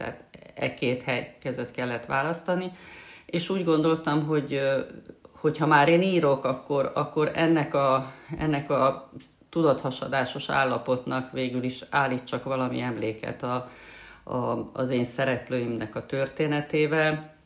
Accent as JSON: {"language": "Hungarian", "town": "Miercurea Ciuc", "region": "Harghita", "country": "Romania", "tie": "born or raised there", "also_born_or_lived": "Odorheiu Secuiesc, Romania / Târgu Mureș, Romania", "said": "Székelyudvarhelyen születtem, Csíkszeredában nőttem föl, Marosvásárhelyen végeztem az egyetemet, tehát ott is már volt ez a hármasság, hogy ez a három város, amihez nyilvánvalóan kötődöm"}